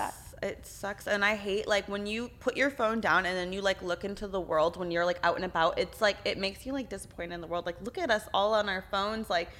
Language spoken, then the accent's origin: English; Texas, United States; I'm from Texas, so I don't.